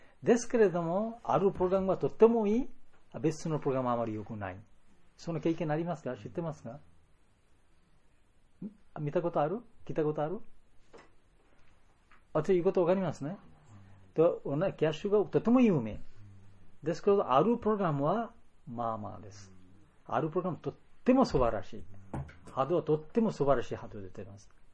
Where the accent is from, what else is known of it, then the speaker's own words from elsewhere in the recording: Germany; Japanese is a second language; 私は少しドイツ出身で歌えますから